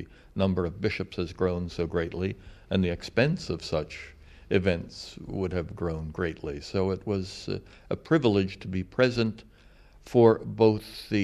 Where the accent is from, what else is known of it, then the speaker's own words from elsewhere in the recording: United States; Well, I, as an American, had not been accustomed to people clapping and cheering in church.